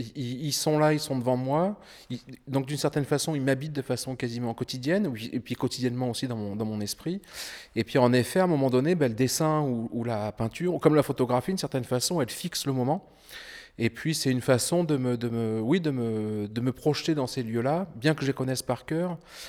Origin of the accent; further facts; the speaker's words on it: Sarlat, Nouvelle-Aquitaine, France; Moi, je suis natif d'à côté de Sarlat, et donc j'évoque les paysages de falaises, de rivières, qui sont plutôt des paysages naturels, qui m'ont permis de grandir, on va dire, et auxquels je garde un très fort attachement.